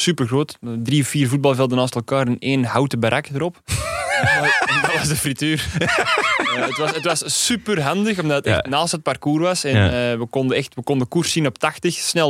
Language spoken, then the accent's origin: Dutch; Belgium; Als Belg zijn hou ik echt van een friet speciaal.